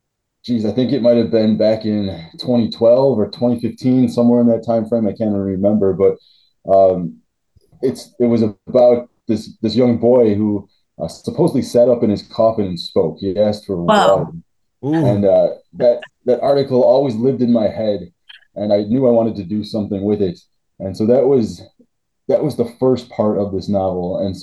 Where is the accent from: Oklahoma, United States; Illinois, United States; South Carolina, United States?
Illinois, United States; Chicago; I actually grew up in the Chicago area. I was born in Chicago and went back and forth kind of between the city and the suburbs.